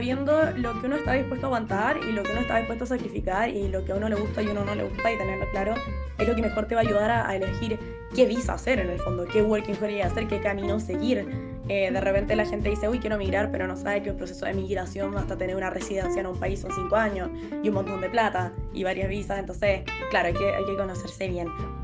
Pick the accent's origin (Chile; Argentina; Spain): Chile; a mí como chilena errante también